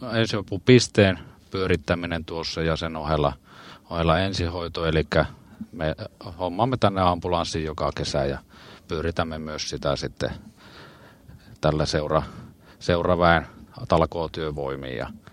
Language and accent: Finnish; Kokkola, Central Ostrobothnia, Finland; No minä olen kokkolalainen perheisä.